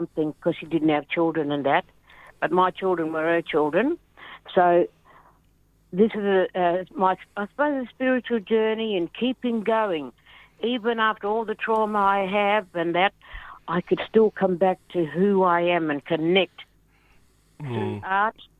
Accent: Western Australia, Australia; Yes, I'm from Goring, down at Noangrup. I was born in Noangrup, that's my hometown. I have connections to Manang, right around to Tullerup, Israelite Bay.

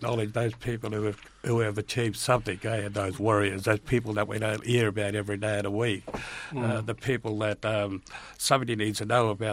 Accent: Western Australia, Australia; On my mother's side, I come from the Yarra and the Garlett family out in the Ballinong area, Badgerling Mission.

